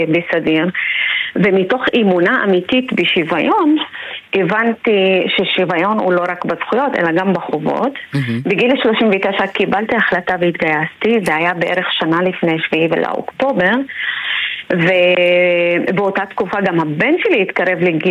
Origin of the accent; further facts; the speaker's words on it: Jish, Northern District, Israel; אנחנו מגוש חלב. אנחנו מגוש חלב, זה יישוב משולב של נוצרים ומוסלמים, והוא היישוב הלא יהודי היחידי באזור שמוקף במושבים וקיבוצים יהודיים, חילוניים ודתיים.